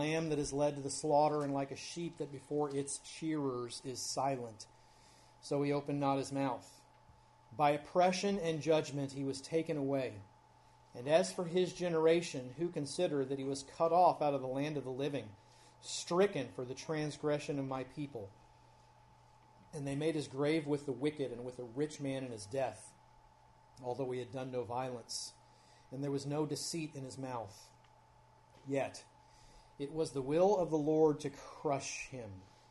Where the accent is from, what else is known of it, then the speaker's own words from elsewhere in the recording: Kentucky, United States; also born or lived in Cincinnati; a Navy child, lived in like 300 different places before I met her. I claim Kentucky, even though I was born in Cincinnati.